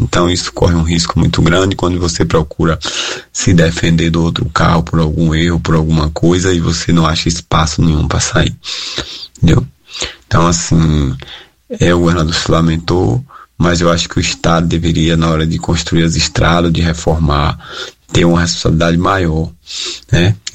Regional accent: Riachão do Jacuípe, Bahia, Brazil; sou ouvinte todos os dias de vocês, sou de Riachão de Jacuípe, fico ouvindo vocês aqui no celular

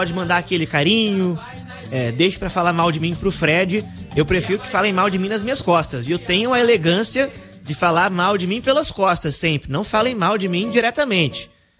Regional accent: Minas Gerais, Brazil; now in Rio de Janeiro, Brazil; Mas o meu sotaque é um pouquinho misturado, viu, Donato? Porque eu nasci em Minas. Nasci em Minas, me mudei para outras regiões de Minas. E aí vim pro Rio de Janeiro, tô aqui já... Vai fazer 4 anos

